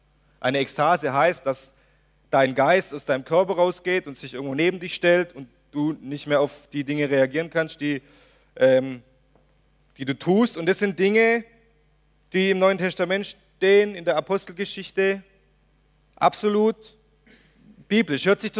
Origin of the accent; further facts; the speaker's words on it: Germany; So schwer uns das vielleicht als Deutscher auch so fällt.